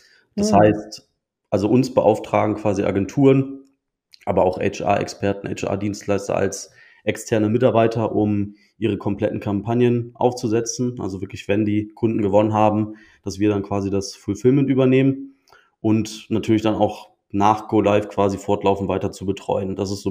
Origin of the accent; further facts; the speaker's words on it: Düsseldorf, North Rhine-Westphalia, Germany; ich komme aus Düsseldorf.